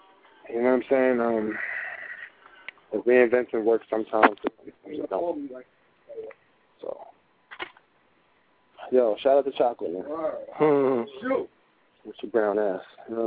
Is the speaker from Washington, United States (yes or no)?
no; Brooklyn, New York, United States; Like, I'm from Brooklyn and all that shit.